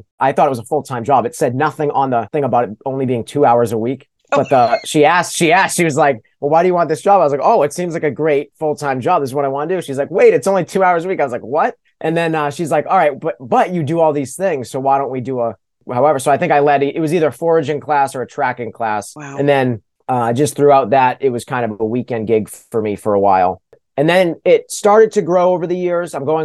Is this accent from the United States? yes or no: yes; Pepperell, Massachusetts, United States; So I grew up in Pepperell, Massachusetts